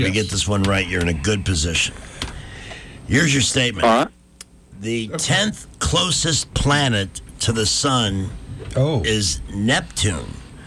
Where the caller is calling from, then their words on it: Canada; I'm calling from Canada.